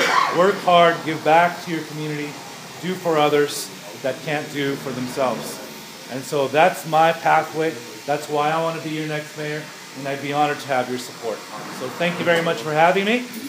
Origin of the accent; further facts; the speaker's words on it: San Diego, California, United States; And now I'm raising my own family in the same neighborhood that I grew up in Logan Heights.